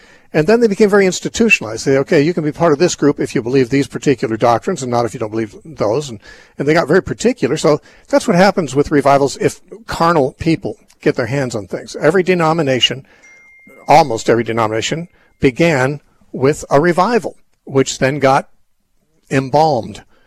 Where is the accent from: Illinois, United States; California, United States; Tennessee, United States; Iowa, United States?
California, United States; Covina; from Covina, California, my hometown for many years.